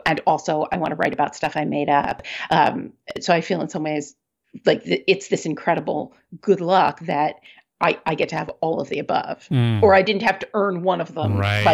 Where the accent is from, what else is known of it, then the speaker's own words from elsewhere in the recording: Maryland, United States; Yeah, I mean, for sure. I was always reading a book. I am still always reading a book. I'm still that kid.